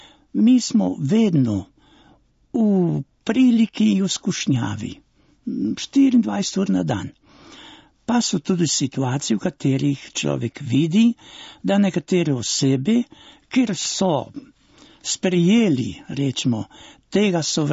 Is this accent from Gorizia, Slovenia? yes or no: yes; Dolga Poljana, Gorizia, Slovenia; imam že 79 let, vrnil sem se v domovino, jaz sem doma tam blizu, iz Dolge Poljane